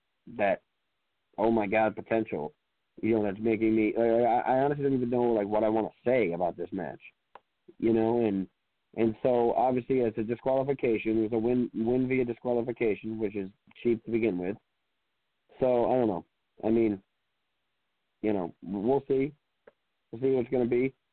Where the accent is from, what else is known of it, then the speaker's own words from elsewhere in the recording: Ireland; And being Irish, I mean Sheamus is kind of a slap in the face.